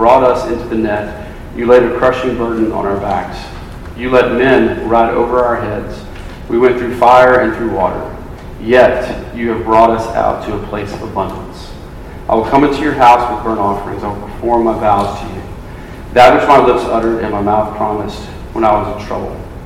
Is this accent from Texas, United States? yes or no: no; Louisiana, United States; So my story was I grew up in Louisiana. I went to Baylor, and I got involved in RUF.